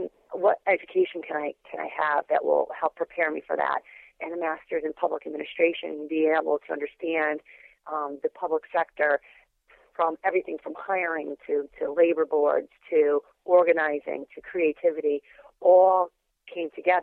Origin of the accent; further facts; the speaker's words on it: Naugatuck, Connecticut, United States; now in Greenwich, United States; I grew up in Naugatuck, not very far from Post. I currently live in Greenwich, Connecticut, where I've lived for the past 12 years.